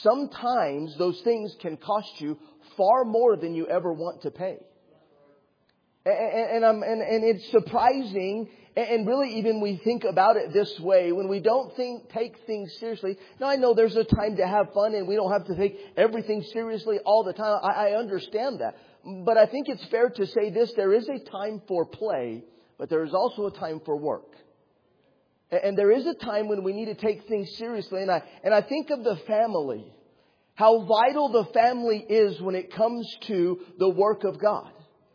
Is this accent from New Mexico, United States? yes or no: yes; Estancia, New Mexico, United States; The area, and I grew up in Estancia, New Mexico, is a little bitty rural community and primarily farming.